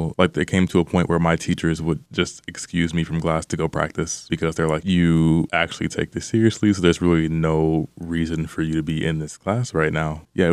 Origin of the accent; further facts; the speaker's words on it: Detroit, Michigan, United States; That's actually the reason that I was pulled from Detroit Public Schools by my mother.